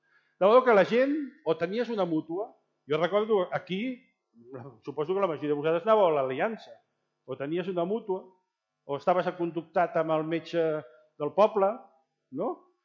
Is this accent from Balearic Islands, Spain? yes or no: no; Valencia, Valencian Community, Spain; Bé, bueno, soc de Can Fanga.